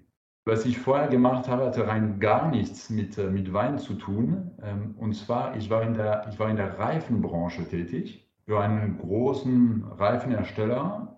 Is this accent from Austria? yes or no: no; France; German is a second language; now in Karlsruhe, Germany; ich bin Franzose. Ich bin 44 Jahre alt und ich wohne in Baden-Württemberg in Karlsruhe.